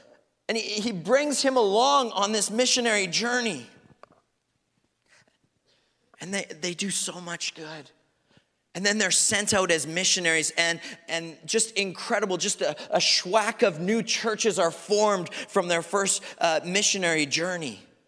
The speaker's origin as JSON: {"language": "English", "country": "United Kingdom", "said": "Apparently I'm British. A nice chap"}